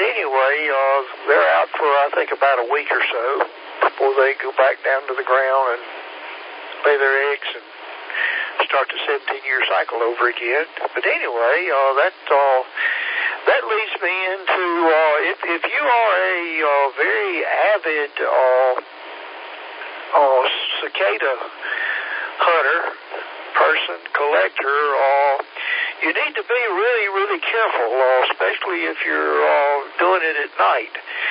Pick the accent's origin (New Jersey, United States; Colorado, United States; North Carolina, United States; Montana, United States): North Carolina, United States; Statesville; it's just down the road from where I grew up in Statesville.